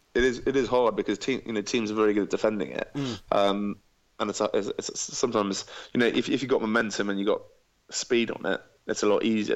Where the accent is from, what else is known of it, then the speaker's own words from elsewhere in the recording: Zimbabwe; moved away; Well, I was born and bred Zimbabwe. I was Zimbabwe national, but then gave up passport to have a European passport. My dad's German, so I had a German passport.